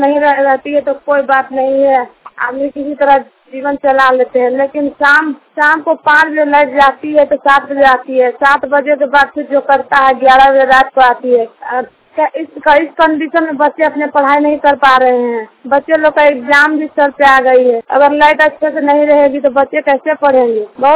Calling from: Ranchi, Jharkhand, India; मैं रांची झारखंड देवरी बस्ती से बोल रही हूँ।

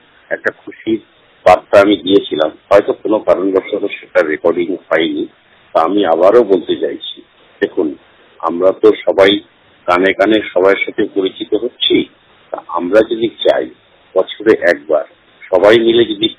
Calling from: Kolkata, West Bengal, India; আমি পশ্চিম বাংলা কলকাতা বেহালা ভারত থেকে … কথা বলছি।

